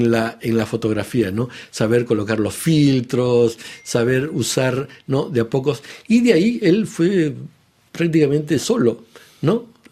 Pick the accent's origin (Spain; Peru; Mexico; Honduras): Peru; en el Perú mismo, de donde vengo, ya simplemente desaparecieron todos los cines de barrio